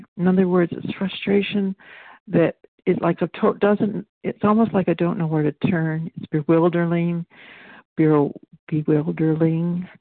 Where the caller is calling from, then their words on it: British Columbia, Canada; I'm calling in from British Columbia, Canada.